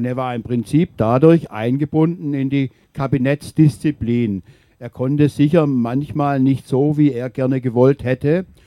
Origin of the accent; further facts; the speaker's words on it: Tübingen, Baden-Württemberg, Germany; aber in meiner Heimatstadt Tübingen ist es eine bare Selbstverständlichkeit